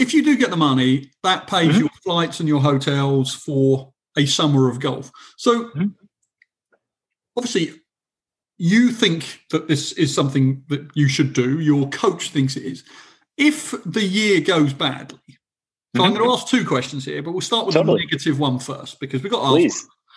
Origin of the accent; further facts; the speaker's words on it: United Kingdom; Obviously, I'm British.